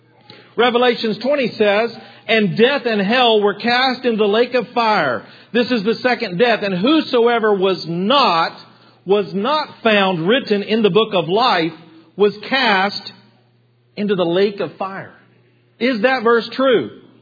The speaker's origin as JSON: {"language": "English", "country": "United States", "said": "I'm an American. I live in America. Therefore, my neighbors are American."}